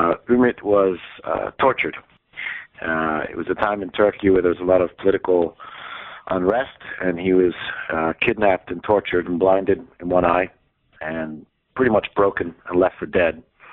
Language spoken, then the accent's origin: English; Palo Alto, California, United States; also born or lived in London, United Kingdom; I lived in Palo Alto / Stanford from the age of 7 to 18 in California. So I was headhunted by my hometown